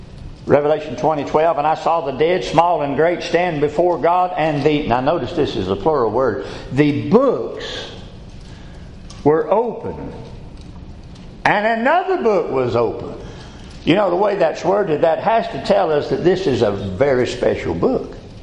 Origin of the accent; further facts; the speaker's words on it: United States; born there; Now, even though I was born in America and was a citizen of America physically, spiritually, I no longer fit in.